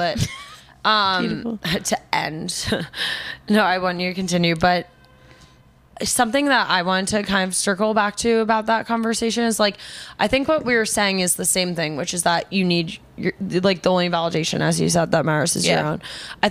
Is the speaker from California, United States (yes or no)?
no; New York, United States; See, I'm a New Yorker and a Sag, so I love that.